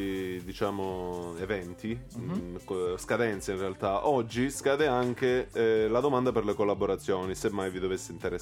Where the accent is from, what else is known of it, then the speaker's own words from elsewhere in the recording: Calabria, Italy; Tanto sono calabrese pure io.